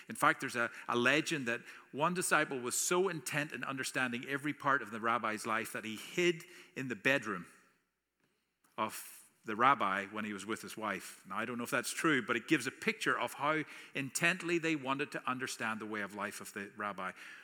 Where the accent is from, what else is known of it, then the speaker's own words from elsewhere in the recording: Northern Ireland, United Kingdom; I grew up in Northern Ireland, and I'll come touch on this a little bit later, but I grew up in a church in Northern Ireland, a very divided society.